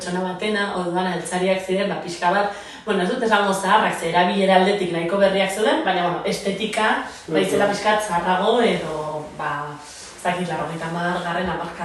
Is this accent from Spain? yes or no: yes; Navarre, Spain; born there; jaiotzez ni Baldorbakoa naiz berez